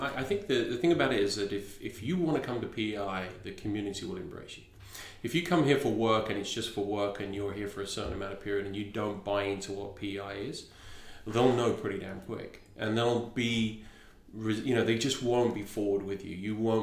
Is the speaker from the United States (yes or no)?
no; England, United Kingdom; And and I'm English, just to get that fact. Not Welsh, not South African, Australian, or a Kiwi